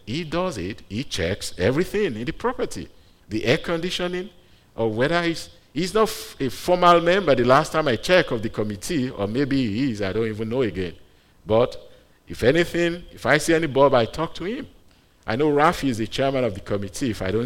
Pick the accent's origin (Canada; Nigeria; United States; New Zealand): Nigeria; my background growing up in Nigeria, growing up in a Pentecostal church, that's where I got saved.